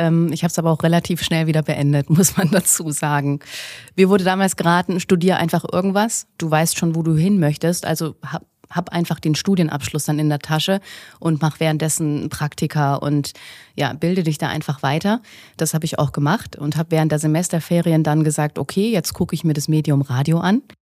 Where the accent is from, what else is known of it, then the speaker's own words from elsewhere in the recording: Bavaria, Germany; Also ich bin aus der Nähe von Nürnberg und da war es immer ein bisschen hart als Bayern-Fan.